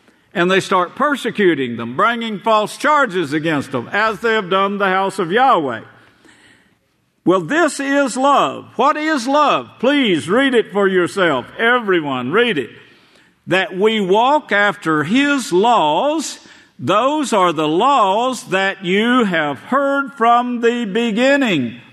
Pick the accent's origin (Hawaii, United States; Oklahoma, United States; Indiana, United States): Oklahoma, United States; In fact, I look forward to it because we would always sit down. This was in Oklahoma. We had no electricity, no television sets, no